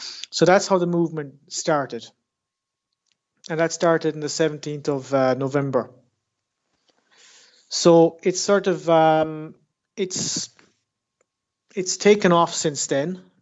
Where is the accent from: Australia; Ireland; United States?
Ireland; there are certain things still I just don't, you just don't get as an Irishman.